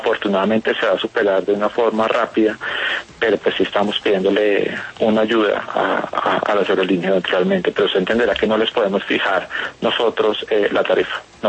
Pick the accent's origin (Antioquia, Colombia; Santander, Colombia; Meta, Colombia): Meta, Colombia; Villavicencio; born there; yo nací en Villavicencio, y yo sé lo grave que es esto para los llaneros